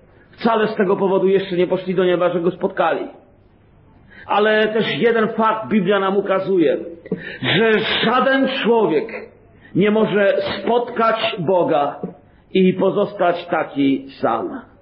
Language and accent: Polish; Bielsko-Biała, Silesian Voivodeship, Poland; Mieszkam w Chełmie Lubelskim, to jest na wschodzie Polski, a urodziłem się i wychowałem w Bielsku Białej, mieści około 30-40 km stąd.